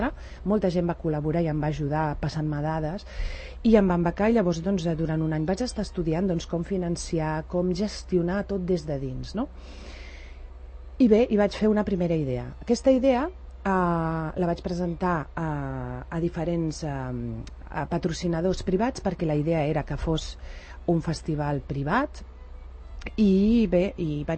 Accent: Sant Cugat del Vallès, Catalonia, Spain; jo ja sabeu que sóc filla de Sant Cugat i a més sóc enamorada d'aquest poble. Jo segueixo dient poble perquè vinc de família de pagesos i traginers, per tant, jo m'hi sento, tot i que ara és una ciutat.

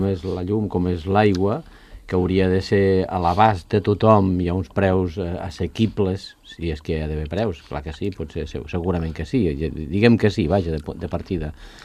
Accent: Ponts, Catalonia, Spain; Jo fa 2 setmanes vaig estar a Pons, que és el meu poble

